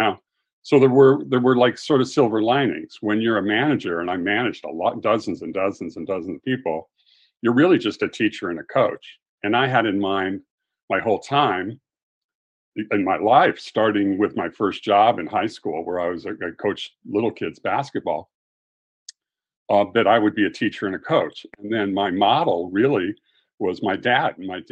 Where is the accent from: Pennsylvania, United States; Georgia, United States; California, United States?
California, United States; Los Angeles; So, I was a fanatic growing up in West LA, and I played in high school, played in college over there at Wesleyan in Connecticut, Division III.